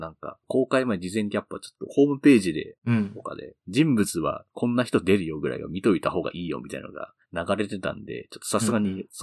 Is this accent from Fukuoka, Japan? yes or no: yes; Kitakyushu, Fukuoka, Japan; 僕、地元北九州で、僕らにも目標になってたんですよね。